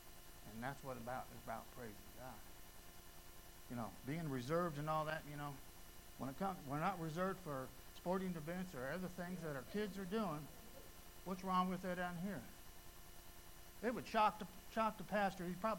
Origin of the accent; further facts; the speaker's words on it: North Carolina, United States; You know, we came from North Carolina, and we visit, you know, the churches we were a part